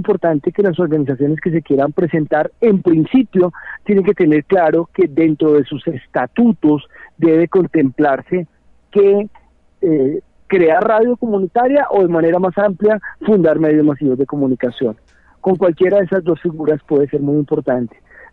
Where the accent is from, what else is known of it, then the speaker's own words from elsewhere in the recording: Colombia; Nosotros como colombianos y colombianas tenemos derecho a fundar medios masivos de comunicación